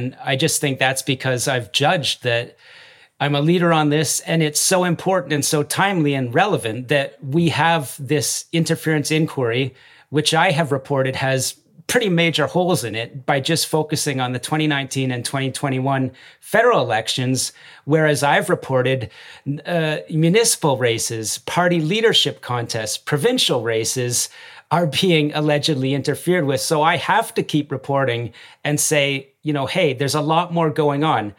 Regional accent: Canada; I was called as a Canadian citizen to testify this summer

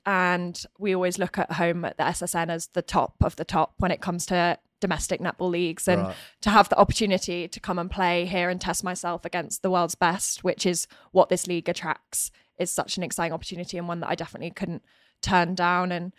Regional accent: Reading, South East England, United Kingdom; now in Perth, Australia; So just west of London. Right. So Reading, yeah.

